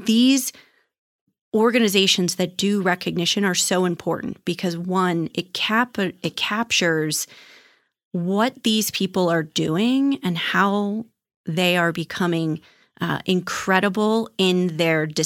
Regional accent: Baltimore, Maryland, United States; Well, I know you're from the East Coast like me. So I'm from Baltimore, born and raised, and it's cold diving on the East Coast.

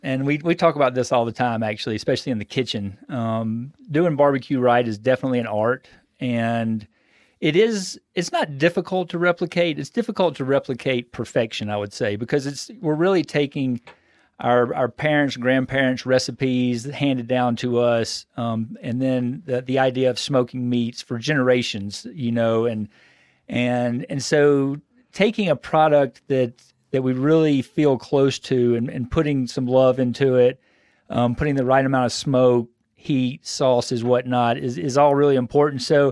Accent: Alabama, United States; it's all kind of stuff that we grew up with down in Alabama

